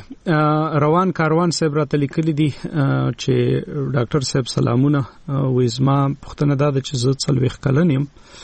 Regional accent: Khyber Pakhtunkhwa, Pakistan; زه د وزیرستان یم

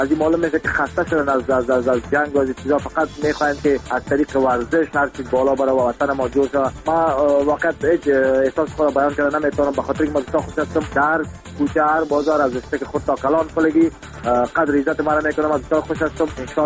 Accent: Afghanistan; ما از افغانستان هستم. ما سر افغان بودن خود افتخار میکنم که این وطن دار دارم

